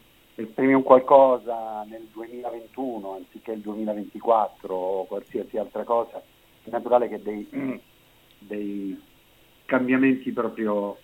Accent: Crotone, Calabria, Italy; also born or lived in Bologna; now in Catania, Italy; Io sono originario della Calabria

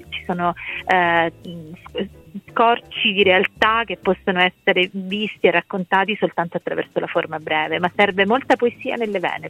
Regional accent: Messina, Sicily, Italy; A me piace sempre, anche insomma da messinese, leggere, e da siciliana

